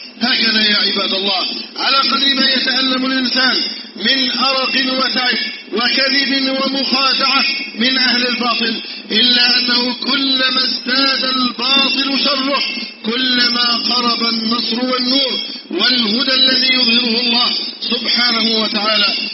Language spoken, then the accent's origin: Arabic; Egypt; اللهم احفظ بلدنا مصر أمن الأمانة